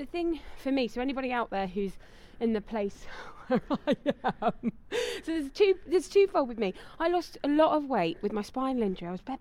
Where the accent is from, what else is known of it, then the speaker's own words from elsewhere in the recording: London, United Kingdom; now in Manchester, United Kingdom; Oh, of course I'm a city girl. I'm from London and then moved to Manchester.